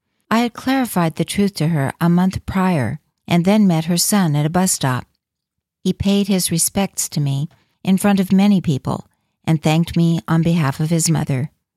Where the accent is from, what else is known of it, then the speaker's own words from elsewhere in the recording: Inner Mongolia, China; I am from Inner Mongolia and speak the Mongolian language. When I met Mongolian people, I talked to them in Mongolian